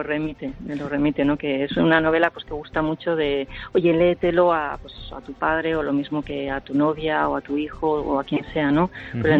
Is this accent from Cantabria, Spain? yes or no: yes; Santander, Cantabria, Spain; born there; sí que la ambienté en un lugar que era mi tierra de nacimiento, que era Cantabria, Santander